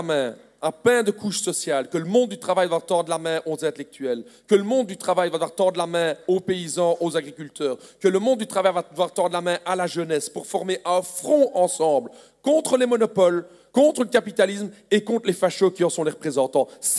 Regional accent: Belgium; Et chez nous, en Belgique, contrairement même, je pense, en France, il n'y a pas d'obligation de réintégration.

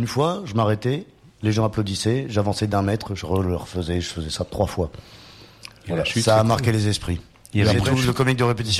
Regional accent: Tourcoing, Hauts-de-France, France; moi, du coup, je suis né à Roubaix, mais j'ai grandi à Tourcoing.

